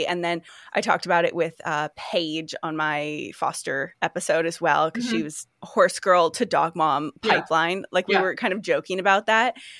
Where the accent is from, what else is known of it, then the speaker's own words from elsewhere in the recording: Sacramento, California, United States; as much as I grew up in Sacramento, like there is like a rural aspect, like it's kind of like surrounded by farmland.